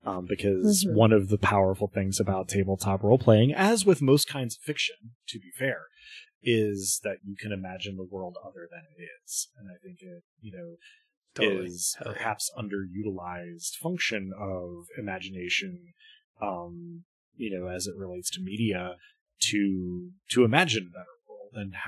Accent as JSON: {"language": "English", "region": "Louisiana", "country": "United States", "said": "Well, I guess this is less immediate, but I'm from South Louisiana."}